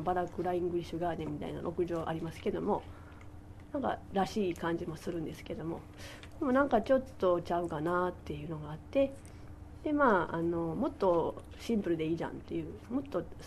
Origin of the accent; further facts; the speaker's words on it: Osaka, Japan; なんか私は町中出身なので、谷町4丁目出身なので